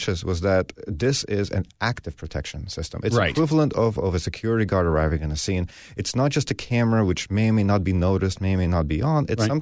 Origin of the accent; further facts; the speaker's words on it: Russia; also born or lived in Los Gatos; now in United States; I immigrated from Russia with my parents in 1992, so I've been here 24 years at this point. I went to high school in Los Gatos, so basically lived around here for most of my adult life.